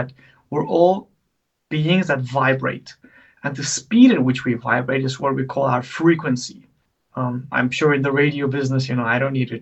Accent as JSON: {"language": "English", "country": "South Africa", "said": "I'm a South African."}